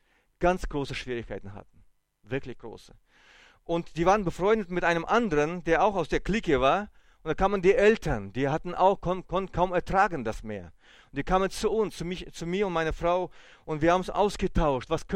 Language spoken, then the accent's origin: German; Germany; Okay, ich komme aus Deutschland, ich hatte Angst, ich habe berechtigte Angst gehabt, aber er aus Weißrussland.